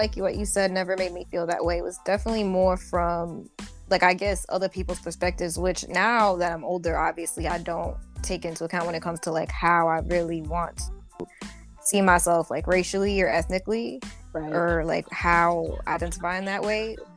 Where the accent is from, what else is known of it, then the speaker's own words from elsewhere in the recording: United States; obviously I'm also American. I grew up here.